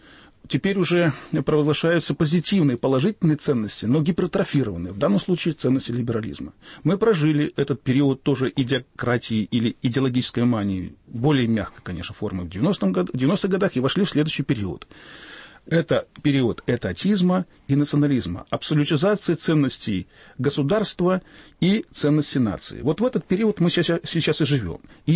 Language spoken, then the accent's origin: Russian; Belarus; я сам белорус, и моя мама была вывезена в 14 лет в Германию